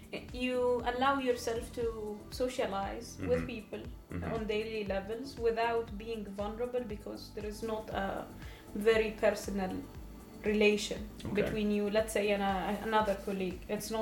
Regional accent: Egypt; now in Tartu, Estonia; I study philosophy at University of Tartu. This is my second year, and I'm originally from Egypt.

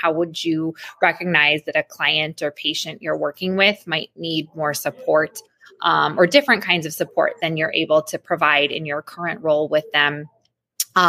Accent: Glenview, Illinois, United States; I'm from Glenview, Illinois, which is just north of Chicago. I've lived here most of my life, and I'm happy to be having my adulthood here as well after being raised here.

